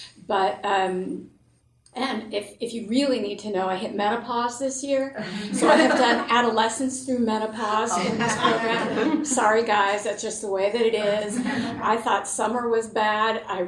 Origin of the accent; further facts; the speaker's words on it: Los Angeles, California, United States; I grew up in Los Angeles, right?